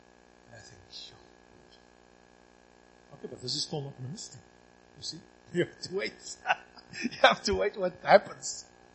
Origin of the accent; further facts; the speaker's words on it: Cape Town, Western Cape, South Africa; now in Sasolburg, South Africa; I come from the land of milk and honey. I come from Cape Town.